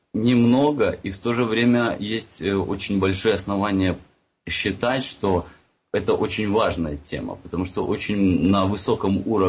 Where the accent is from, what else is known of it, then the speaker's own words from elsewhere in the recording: Minsk, Belarus; так как я сам из Минска.